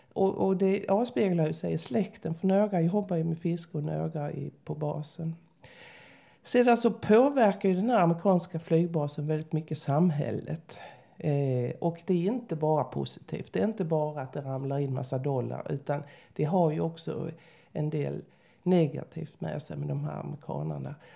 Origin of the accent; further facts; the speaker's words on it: Sweden; Så att som islänning så läser man ju in mycket mer än vad jag kan göra som